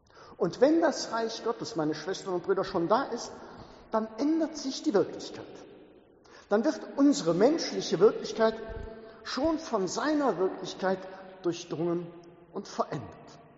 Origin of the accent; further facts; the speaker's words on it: Oberdollendorf, North Rhine-Westphalia, Germany; Ich mach's mal an meiner Heimatgemeinde deutlich. Ich bin Oberdollendorfer und der andere ist Niederdollendorfer.